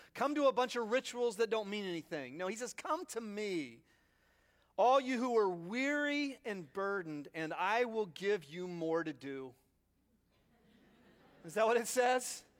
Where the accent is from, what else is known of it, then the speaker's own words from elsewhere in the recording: Zanesville, Ohio, United States; born there; I was born in 1961 in Zanesville, Ohio, to the really hardworking people